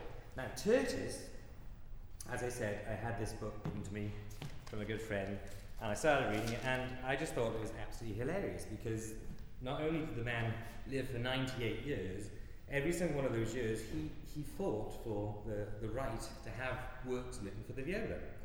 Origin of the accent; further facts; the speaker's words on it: Cardiff, Wales, United Kingdom; premiered in 1925 in my hometown of Cardiff